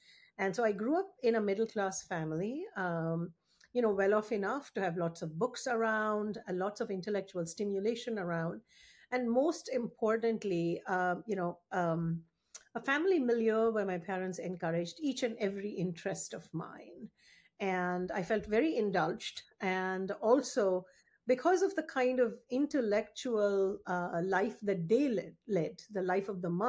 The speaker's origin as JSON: {"language": "English", "region": "Delhi", "country": "India", "tie": "born or raised there", "also_born_or_lived": "Coimbatore / Chennai", "said": "And I was born in Coimbatore, which is where my mother's family is from. But then we moved rapidly to Chennai and then to Delhi"}